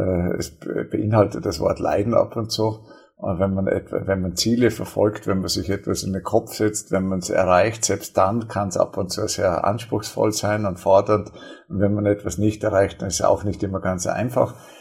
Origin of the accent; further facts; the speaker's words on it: Seekirchen, Salzburg, Austria; also born or lived in Obertrum am See; Ich bin aufgewachsen auf einem Bauernhof. Ich bin geboren in Obertrum am See, weil meine Mutti von dort kam. Bin aufgewachsen in Seekirchen, im Grunde von den ersten Kindheitsbeinen auf einem Erbhof.